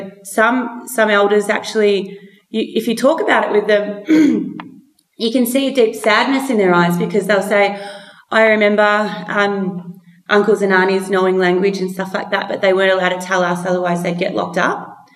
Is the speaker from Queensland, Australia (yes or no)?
no; Victoria, Australia; So I'm from the Gunditjmara Nations. These are my totems, the Burin and Jikang Blue Wren. Also the Gunditjmara Nation, of the Western District, Victoria.